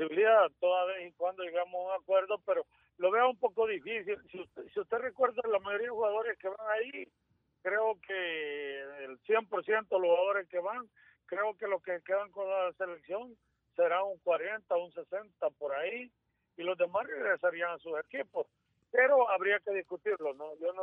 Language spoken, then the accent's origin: Spanish; El Salvador; todos somos salvadoreños